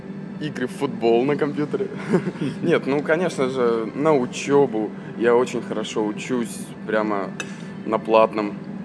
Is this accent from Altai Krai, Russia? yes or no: no; Perm, Perm Krai, Russia; also born or lived in Nizhnevartovsk; now in Yekaterinburg, Russia; Самое смешное, что я из Перми переехал в Нижневартовск на улицу Пермскую. Да, но из Нижневартовска в Екатеринбург